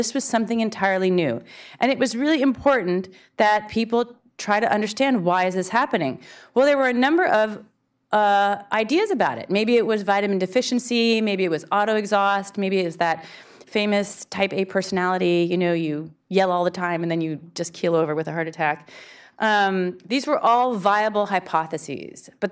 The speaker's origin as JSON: {"language": "English", "town": "Berkeley", "region": "California", "country": "United States", "also_born_or_lived": "New York City", "said": "I'm from Berkeley, California, so of course I was a vegetarian. And then from there I moved to New York City, other capital of vegetarianism."}